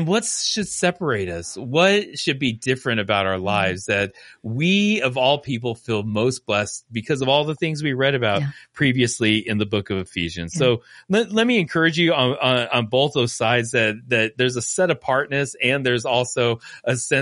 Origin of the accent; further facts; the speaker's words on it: United States; Like, as an American, greed is all around us.